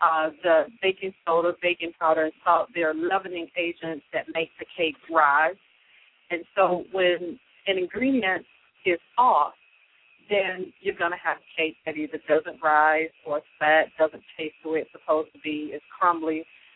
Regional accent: Georgia, United States; I'm from Georgia, and there's nothing like a good pound cake.

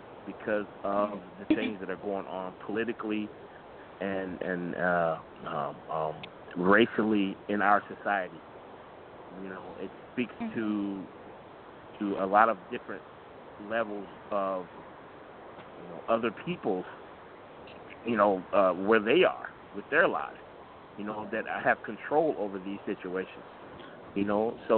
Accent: Chicago, Illinois, United States; I'm from Chicago, as are you.

